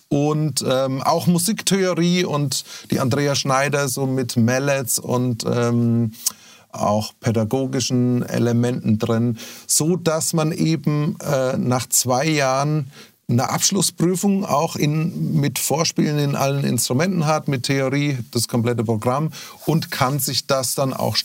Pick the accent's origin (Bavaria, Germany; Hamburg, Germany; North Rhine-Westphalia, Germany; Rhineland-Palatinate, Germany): Bavaria, Germany; Lohr am Main; also born or lived in Würzburg; also bin gebürtig aus Lohr am Main. Das ist schon die oberste Ecke dann vor Aschaffenburg, bevor dann Hessen beginnt, Unterfranken sozusagen. Und bin dann aber... Hab lange Jahre in Würzburg gelebt